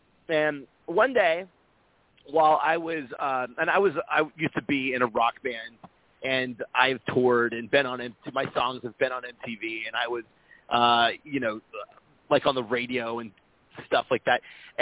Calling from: Nashville, Tennessee, United States; also born or lived in Tampa, Florida; So one day I was I moved to Nashville, Tennessee from Tampa, Florida.

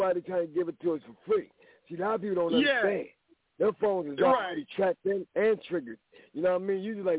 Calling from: Philadelphia, Pennsylvania, United States; Yeah, I'm calling from Philly.

